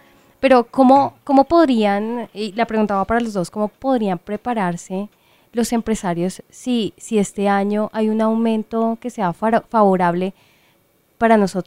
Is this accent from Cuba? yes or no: no; Colombia; nosotros como colombianos, entre más ganamos, más gastamos